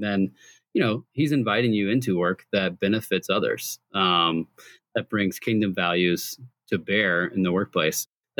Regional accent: Indianapolis, Indiana, United States; now in Denver, United States; But I am originally a Hoosier.

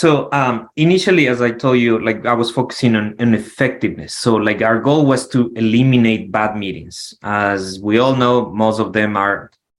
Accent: Ecuador; now in Arizona, United States; I'm from Ecuador originally, but have been in the States for 17 years. And now I live in Arizona

